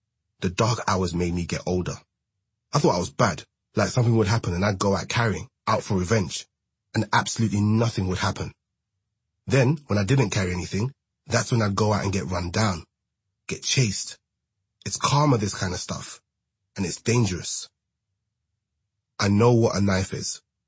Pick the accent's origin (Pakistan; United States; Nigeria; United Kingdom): United Kingdom; Bow, London; I'm from East London. I'm from Bow. But I was never just in Bow. I went all around.